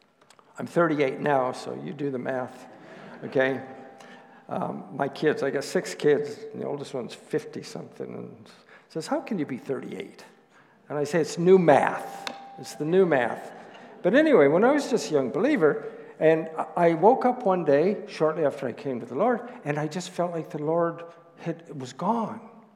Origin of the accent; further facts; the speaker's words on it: United States; moved away as an adult; now in Ireland; Okay, there's one from Ireland, where I've lived for the last 39 years. I'm working on my accent.